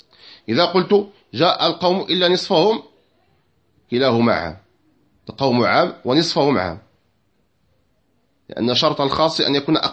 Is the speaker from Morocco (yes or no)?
yes; Morocco; عندنا في المغرب